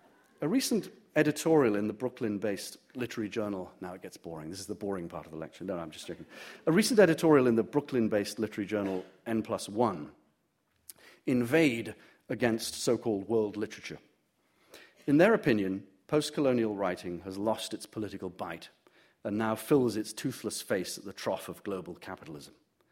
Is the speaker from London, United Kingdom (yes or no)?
no; Durham, North East England, United Kingdom; Friends used to say, with a bit of menace in their voices, You don't talk like a Durham lad. Where are you from?